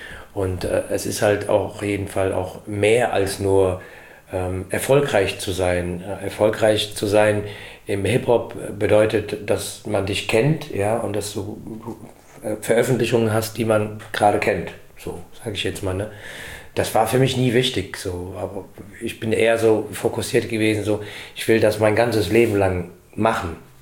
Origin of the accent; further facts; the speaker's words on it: Frankfurt, Hesse, Germany; weil wir hier geboren sind und uns auch als Frankfurter sehen. Ich sehe mich absolut als Frankfurter und auch als Deutscher, ja. Aber ich habe ja Roots